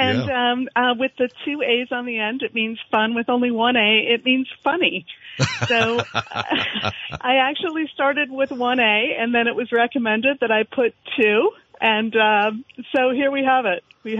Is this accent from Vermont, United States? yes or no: yes; Lindenville, Vermont, United States; also born or lived in St. Johnsbury; I am. I'm born and raised in Lindenville. But my father and mother moved up here from New Jersey in the 60s. But I was born in St. Johnsbury. So I guess that makes me a Vermonter, right?